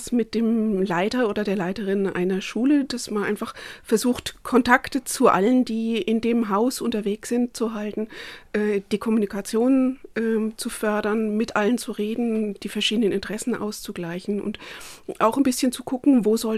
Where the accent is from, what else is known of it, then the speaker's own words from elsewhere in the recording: North Rhine-Westphalia, Germany; moved away as an adult; now in Würzburg, Germany; Ich habe einen Migrationshintergrund. Geboren bin ich in Westfalen und aufgewachsen und bin dann zum Studium nach Würzburg gekommen. Und seitdem bin ich mit einer Unterbrechung eigentlich immer hier im Bereich Untermain gewesen oder in Würzburg.